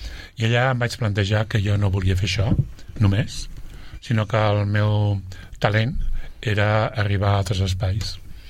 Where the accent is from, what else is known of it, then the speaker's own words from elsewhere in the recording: Sabadell, Catalonia, Spain; Vaig néixer a Sabadell l'any 60, a la Creu Alta.